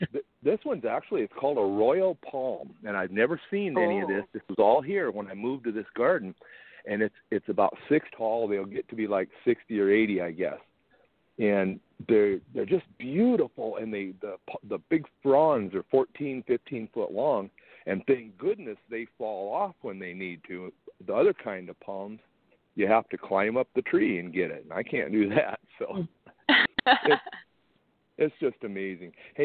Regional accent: South Dakota, United States; I grew up in South Dakota, where my uncle and aunt planted about, I don't know, 40, 50 trees

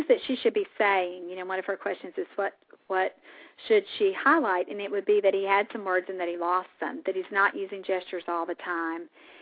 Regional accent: Mississippi, United States; My home state.

